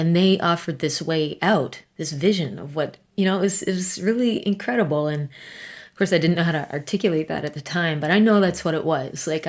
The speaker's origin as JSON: {"language": "English", "town": "Fredericton", "region": "New Brunswick", "country": "Canada", "tie": "born or raised there", "said": "And we moved back to Canada. So I grew up in New Brunswick. That's in Atlantic Canada."}